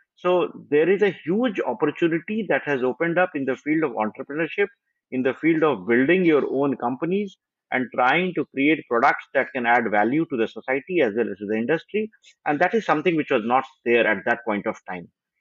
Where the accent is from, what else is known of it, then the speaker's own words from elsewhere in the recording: Kanpur, Uttar Pradesh, India; also born or lived in Ranchi; my journey from a small town boy in Ranchi, growing up in Kanpur